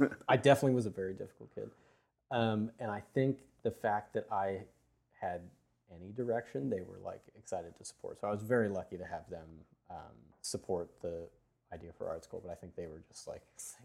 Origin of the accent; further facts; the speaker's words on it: Santa Cruz, California, United States; And then I'm from Santa Cruz, so it was like skate graphics and surf graphics.